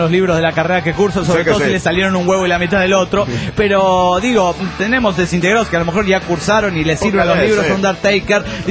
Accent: La Plata, Buenos Aires Province, Argentina; Soy el mítico de La Plata, Argentina.

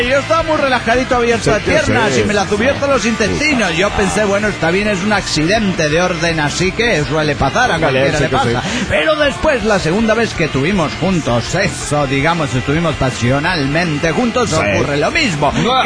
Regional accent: Peru; now in Tampa, United States; que resido en Tampa, Florida, ahora vine a mi tierra natal.

